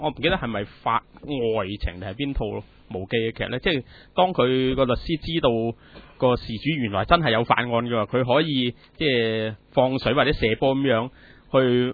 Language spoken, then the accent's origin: Cantonese; China; 尤其是我哋中國人嗰啲啦